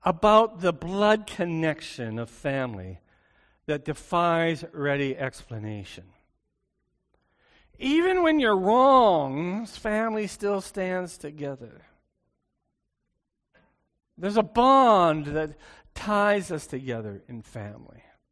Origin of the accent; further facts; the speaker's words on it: Edmonton, Alberta, Canada; So let's start. I was raised in Edmonton.